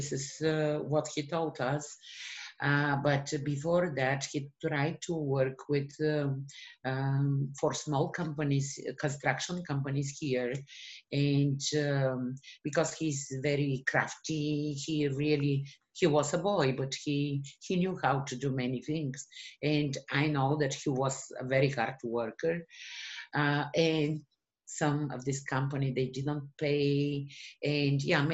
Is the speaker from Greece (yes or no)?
no; Bulgaria; English is a second language; moved away as an adult; now in United States; Yes, we came to the United States because my son came first in May